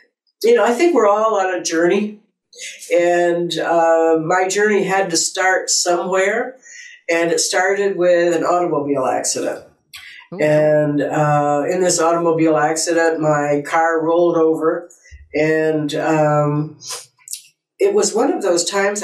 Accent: Syracuse, New York, United States; moved away as an adult; Prior to that, when I came to California, I came from Syracuse, New York, and I worked for Carrier Corporation.

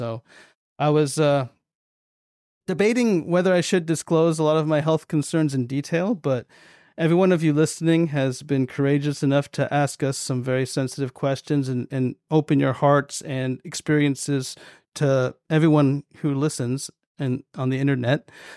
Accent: Seattle, Washington, United States; also born or lived in Japan; it was me living in Japan, but I'm fully American from Seattle, Washington.

